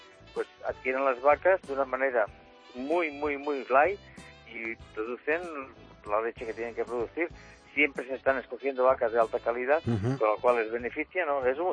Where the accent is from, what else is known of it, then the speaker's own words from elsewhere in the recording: Spain; aquí en España, uh-huh, utilizaríamos el español, por algo somos españoles.